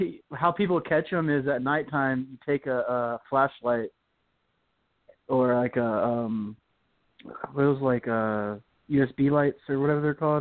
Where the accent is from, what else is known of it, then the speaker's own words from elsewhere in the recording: Mexico; I was like, yeah, I don't really see that because I grew up in Mexico and it's not like that.